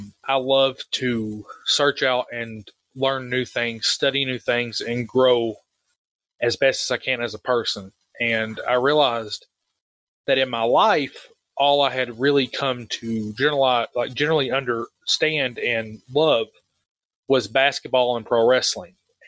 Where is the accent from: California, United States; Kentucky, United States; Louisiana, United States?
Kentucky, United States; Willa mentioned I'm from Kentucky. And if you know anything about Kentucky, basketball is right up there with God.